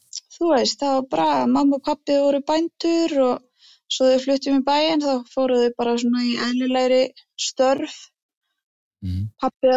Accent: Garðabær, Capital Region, Iceland; also born or lived in Westfjords; now in Kópavogur, Iceland; Nei, ég ólst upp frá 8 í Garðabæ, en áður en við fluttum í Garðabæ þá ólst ég upp á Vestfjörðum.

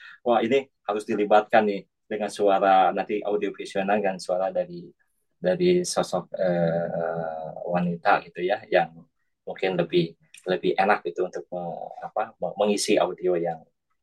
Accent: Bandung, West Java, Indonesia; Ini kan saya dari Bandung

